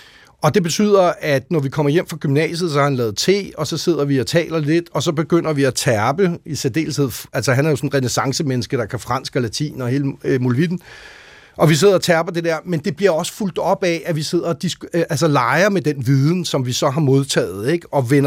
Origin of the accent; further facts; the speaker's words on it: Gentofte, Capital Region of Denmark, Denmark; vi kommer jo fra Gentofte